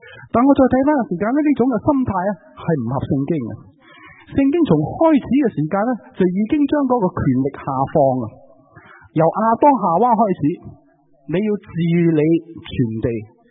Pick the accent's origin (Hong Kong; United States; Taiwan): Hong Kong; 我自己在香港长大